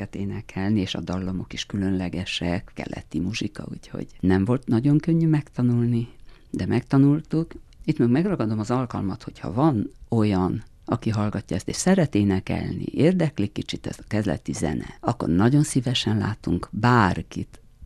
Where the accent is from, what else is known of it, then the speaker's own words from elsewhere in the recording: Gherla, Cluj County, Romania; még én azt a helyzetet tudom jobban, mivel oda valósi vagyok. Szamosújváron születtem, és 30 évig ott éltem